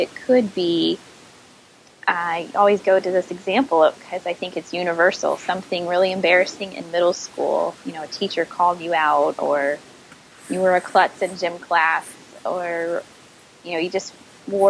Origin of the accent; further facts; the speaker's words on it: Midwest, United States; I'm from the Midwest